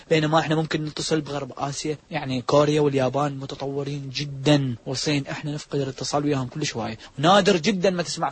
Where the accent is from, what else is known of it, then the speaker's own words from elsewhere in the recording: Iraq; أفضل عداء عندنا بالعراق يمكن ما يسافر مدة شهر واحد خارج العراق